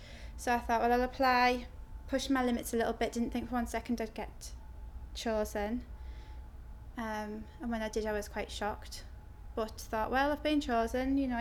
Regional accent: Middlesbrough, North East England, United Kingdom; I'm 32 and I'm from Middlesbrough.

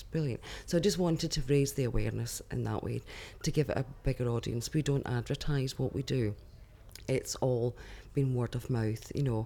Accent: Scotland, United Kingdom; now in Nottingham, United Kingdom; I'm 42. I'm originally from Scotland, but I've been in Nottingham for the last few years.

